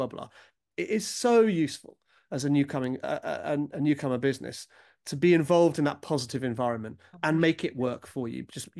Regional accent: England, United Kingdom; as English, perhaps as a British people, English, British, we're perhaps not very good at putting our hand up and shouting about ourselves.

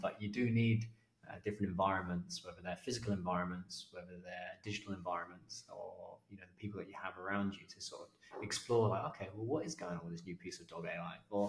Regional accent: East of England, United Kingdom; my grandparents are from Belfast on my dad's side, and then my mum's side of the family are all Spanish. But I was brought up in Hertfordshire, just north of London, huge Arsenal fan.

